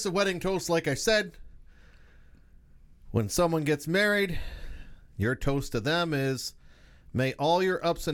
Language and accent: English; Ireland; I'm Irish for a reason.